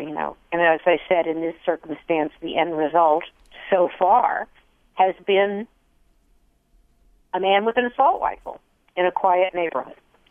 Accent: United States; But I think that's not my job as an American.

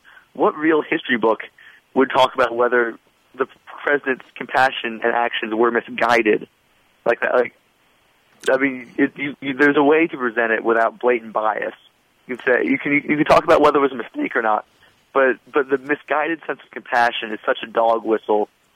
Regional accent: Louisiana, United States; my home state of Louisiana has a law which allows teachers to bring in supplemental materials

